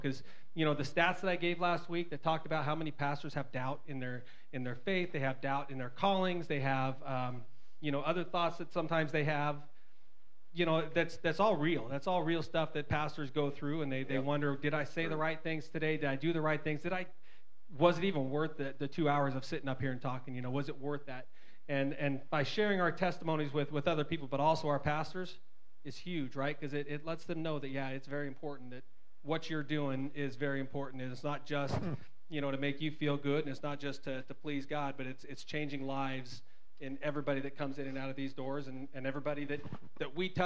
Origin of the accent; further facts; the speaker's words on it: Canyonville, Oregon, United States; You know, I grew up here. I grew up in Caneyville. Graduated out of high school back in 94 right here at South Umpqua.